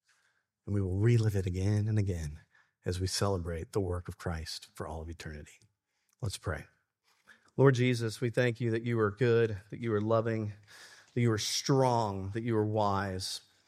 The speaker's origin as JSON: {"language": "English", "region": "Alabama", "country": "United States", "said": "I'm from Alabama, so I know what NASCAR is."}